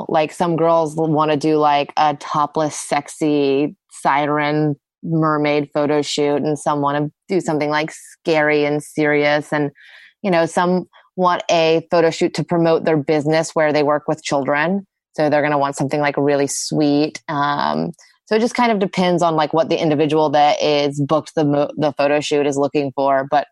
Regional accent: Austin, Texas, United States; I grew up in Austin, you know, we're very close to Aquarena Springs.

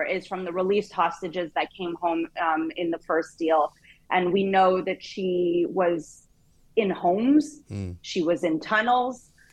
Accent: Canada; I grew up in Canada.

